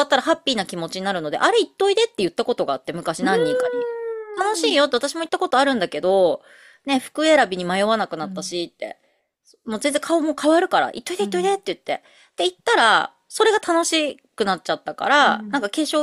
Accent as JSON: {"language": "Japanese", "region": "Hokkaido", "country": "Japan", "said": "北海道なのに"}